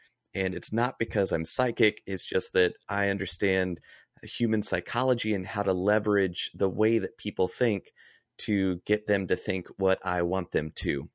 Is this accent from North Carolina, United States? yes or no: yes; North Carolina, United States; also born or lived in Austin; now in Chicago, United States; I was raised in North Carolina, college in Kentucky, summers in Fort Lauderdale working with a mentor of mine, and lived in Austin, Texas, now in Chicago.